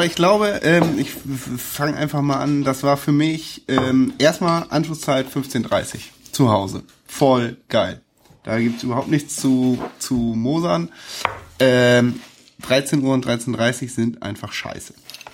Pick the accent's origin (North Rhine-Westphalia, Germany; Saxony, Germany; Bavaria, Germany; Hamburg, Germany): Hamburg, Germany; die ich als Hamburger erlebe. Deswegen, und das sage ich jetzt mal an dieser Stelle, ich ziehe bald weg